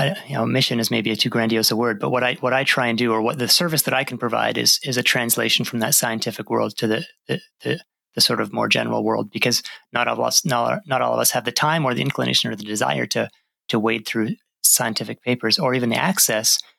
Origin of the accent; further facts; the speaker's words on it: Toronto, Ontario, Canada; also born or lived in United States / Australia / United Kingdom; my age is 43. I'll be turning 44 later this year. I was born in Toronto, Canada. And although I spent about 20 years living away in the US and Australia and Britain, I'm now back in Toronto.